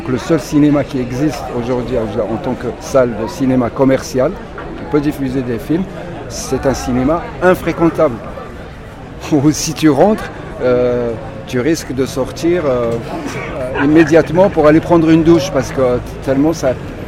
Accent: Oujda, Oriental, Morocco; quand j'étais jeune, adolescent, à Oujda

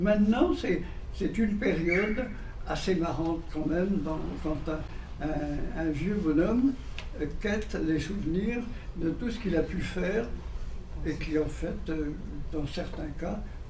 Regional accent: Brittany, France; et j'étais rentré chez moi en Bretagne

